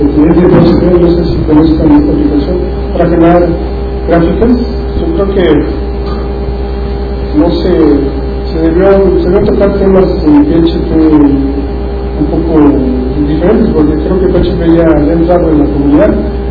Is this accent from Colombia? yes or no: no; Mexico; yo soy de México.